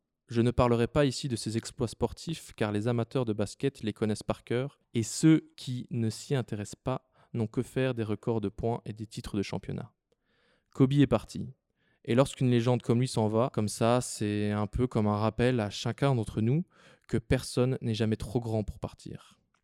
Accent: Charleroi, Wallonia, Belgium; Moi, je suis natif de Charleroi. Je suis fier d'être Carolo.

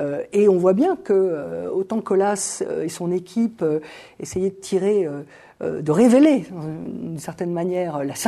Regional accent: Paris, Île-de-France, France; je dois dire que je suis parisienne depuis toujours.

